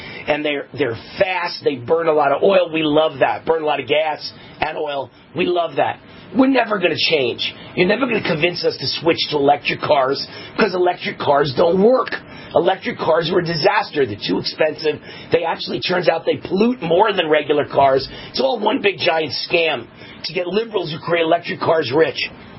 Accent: New York, United States; moved away; I'm from New York originally. I got the hell out of there. I couldn't stand the liberals.

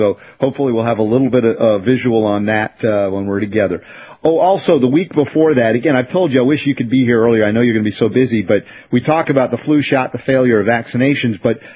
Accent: United States; and again, I count myself as an American, but man, hopefully not as stupid as I once was

